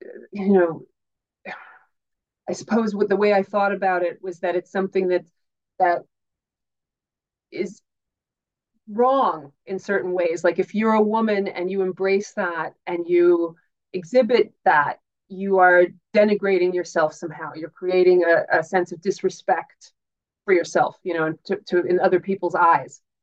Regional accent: United States; now in Sligo, Ireland; I'm from the United States. I live in Ireland now, though, and have for the last, I don't know, number of years. I live in Sligo area

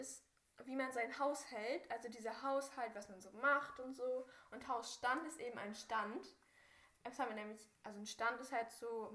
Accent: Berlin, Germany; wir sind ja Berliner. Wir sind Berliner, ne? Wir wurden beide in Berlin.

